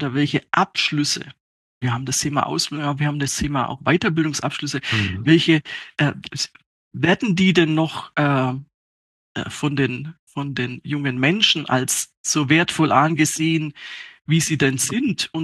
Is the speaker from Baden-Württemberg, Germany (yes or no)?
yes; Ellwangen, Baden-Württemberg, Germany; Ahlen-Ellwangen.